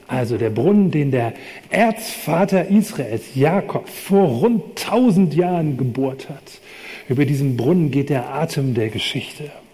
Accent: Rhineland, Germany; dass ich ursprünglich aus dem Rheinland komme, also ich bin ganz in der Nähe vom Rhein aufgewachsen.

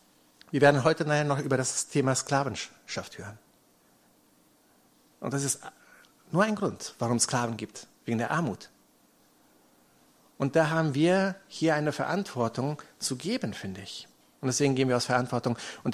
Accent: Indonesia; ich bin in Indonesien aufgewachsen

